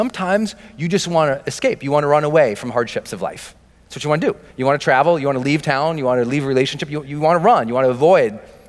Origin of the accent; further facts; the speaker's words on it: Montana, United States; I didn't know where the Dominican Republic was. I'm from Montana.